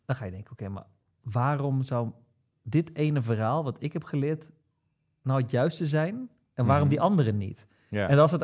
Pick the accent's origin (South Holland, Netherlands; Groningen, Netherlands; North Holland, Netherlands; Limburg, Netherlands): Limburg, Netherlands; Want ik kom zelf uit Zuid-Limburg en waar ik geboren ben, daar is het katholiek, Rooms-katholiek.